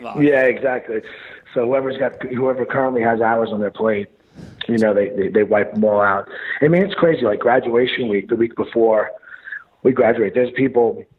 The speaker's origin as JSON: {"language": "English", "region": "New York", "country": "United States", "tie": "born or raised there", "said": "growing up in New York, Boston, those towns, like sports is just your whole life, Spent a lot of time in Madison Square Garden."}